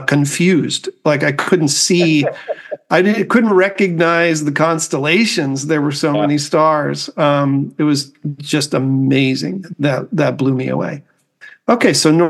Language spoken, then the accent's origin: English; Chicago, Illinois, United States; I grew up outside of Chicago, and I kind of had a similar experience. That I grew up a long time ago on the outskirts of Chicago. And so it was much darker. I mean, we were really pretty close to rural